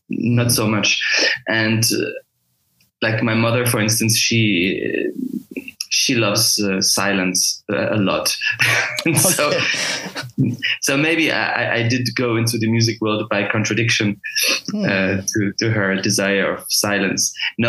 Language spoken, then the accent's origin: English; France; also born or lived in Germany; I was actually born in Germany, but I grew up in France and Germany. So I'm actually a cultural person. We call it European identity here. I grew up at the French-German border